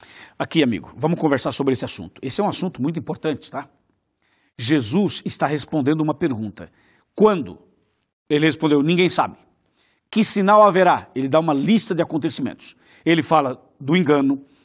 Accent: São Paulo, Brazil; Eu sou do interior da roça, sou do interior de São Paulo. E o meu pai sempre trabalhou com a lavoura.

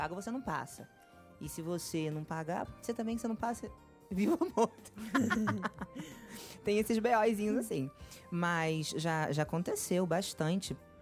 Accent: Rio de Janeiro, Brazil; born there; Eu nasci em Realengo.

